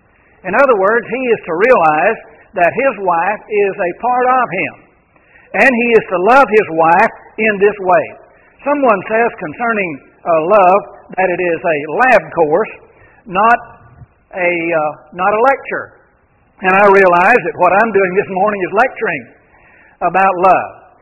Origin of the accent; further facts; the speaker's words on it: Bell, Florida, United States; I was raised in North Florida, big city of Belle, population of 100, and I live 2 miles out of town. So, a country boy.